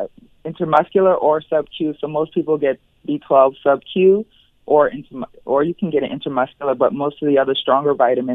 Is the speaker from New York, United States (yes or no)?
yes; New York City, New York, United States; now in Miami, United States; I'm from New York City. I relocated to the Miami area 9 years ago.